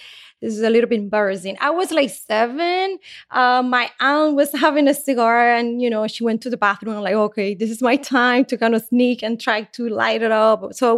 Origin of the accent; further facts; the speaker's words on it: Cuba; born there; English is a second language; I knew Cuban cigars because I was born in Cuba.